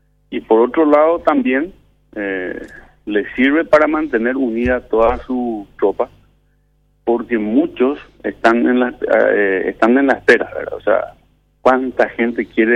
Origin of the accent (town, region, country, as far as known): Paraguay